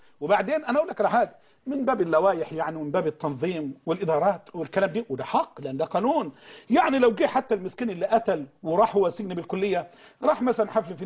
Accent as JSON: {"language": "Arabic", "country": "Egypt"}